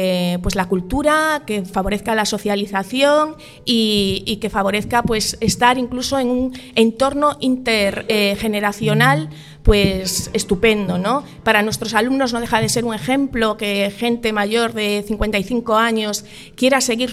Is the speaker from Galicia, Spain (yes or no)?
yes; Caldas de Reis, Galicia, Spain; Para mí es un placer estar hoy aquí en Caldas, en mi tierra